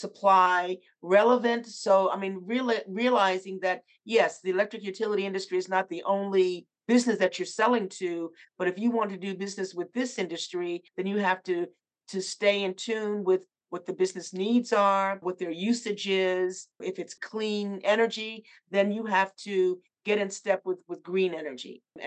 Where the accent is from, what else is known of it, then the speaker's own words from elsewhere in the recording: Washington, D.C., District of Columbia, United States; I spent more time in Atlanta for EEI than I did in my hometown of Washington, D.C.